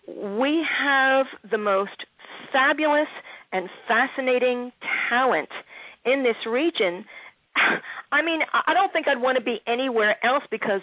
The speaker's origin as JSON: {"language": "English", "town": "Philadelphia", "region": "Pennsylvania", "country": "United States", "tie": "born or raised there", "said": "I love Philly. I'm not sure what's happening in Philly, but that's my hometown, so I'll always, you know, send props to back to the city of brotherly love."}